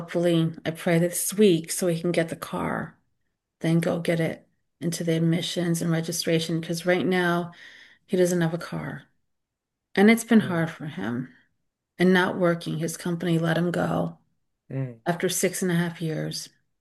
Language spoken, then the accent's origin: English; Connecticut, United States; home state. Come to my hometown.